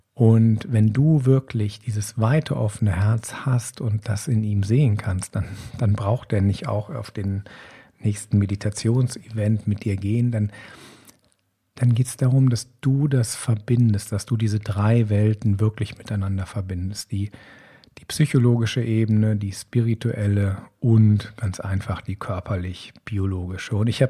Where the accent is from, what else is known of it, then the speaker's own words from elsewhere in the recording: Rhineland, Germany; die Prägung, die ich einfach hier bei uns im Rheinland mitbekommen habe, in dieser, ich sag mal, rheinisch-katholischen Kirche. Da war sehr viel Bodenständigkeit, sehr viel Heimat.